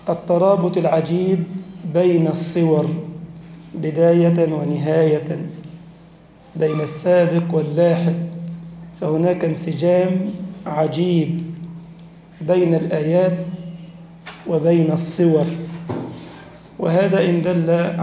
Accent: Egypt; واجعل بلدنا مصر أمنا أمانا سخاء رخاء وسائر بلاد المسلمين

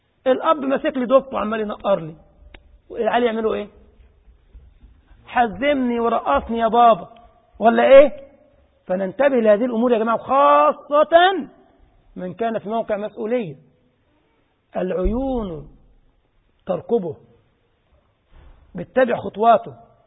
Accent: Egypt; عشان كده كنت دايما بقول للطلبه عندنا في مصر

